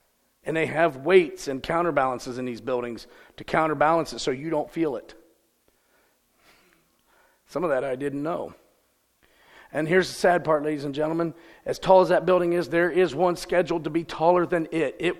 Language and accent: English; Ohio, United States; We're from Ohio.